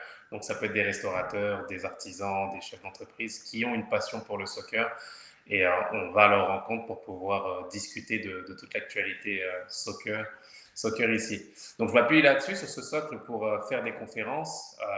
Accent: France; moi, je suis français d'origine, donc on a vu ce qui se passait en France

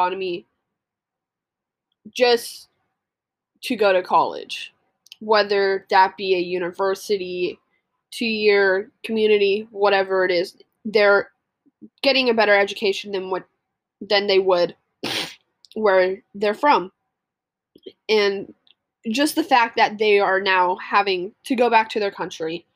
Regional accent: United States; I'm an American. I am privileged enough to live in a country where we have pretty good education.

